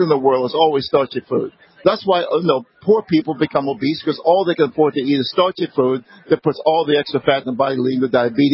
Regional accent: Baltimore, Maryland, United States; I grew up in Baltimore.

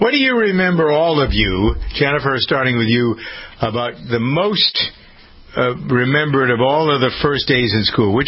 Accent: Framingham, Massachusetts, United States; So schools have started here today in Framingham, my hometown.

